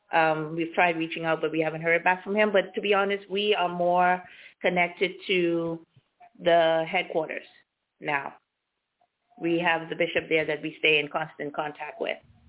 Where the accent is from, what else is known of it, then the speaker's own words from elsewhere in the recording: Bahamas; moved away; also born or lived in Florida, United States; The Bahamas. But I've lived in the States for 25 years, and we moved here during the pandemic in 2020.